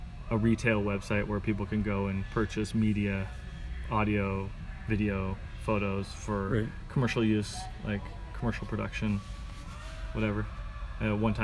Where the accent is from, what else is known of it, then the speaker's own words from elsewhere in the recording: Portland, Oregon, United States; One of my hometown team, Portland Timbers, went to a professional level